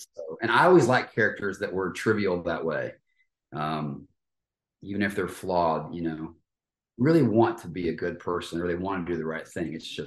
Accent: Fort Worth, Texas, United States; I remember being around that culture, being in Fort Worth, where I grew up

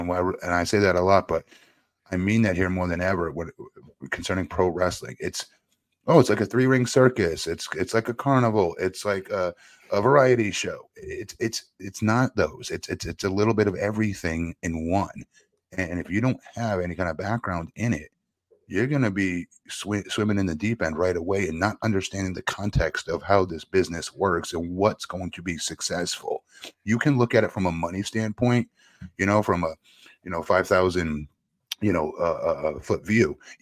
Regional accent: Florida, United States; they were here in my home state of Florida.

